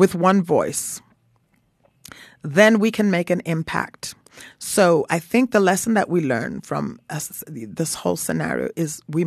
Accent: Canada; You know, growing up in Canada, we spoke French.

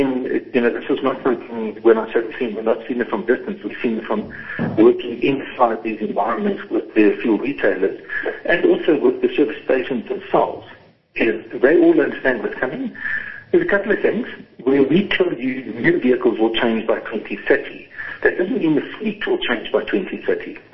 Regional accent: United Kingdom; I grew up in East London, in the Cambridge area, and there was a little mobile filling station there.

